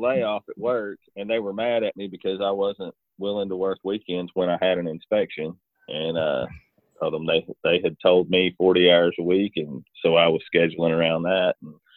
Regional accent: Texas, United States; now in East Texas, United States; I mean, I am from East Texas. Well, I'm from West Texas, but I live in East Texas, and I don't want my reports to look like a hillbilly did the report.

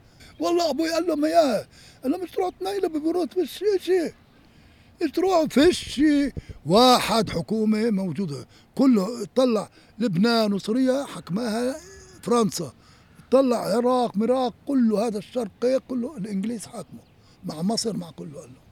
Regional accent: Jaffa, Tel Aviv District, Israel; born there; لان بلدي هاي يعني مسقط راسي هنا عند خزنيش يعني ايش اقول لك كتير بحب اليافا

